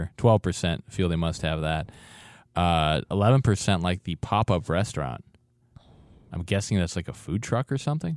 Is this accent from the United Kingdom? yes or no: no; Wisconsin, United States; they were made just down the road from where I grew up in Wisconsin, and they weren't considered anything out of the ordinary.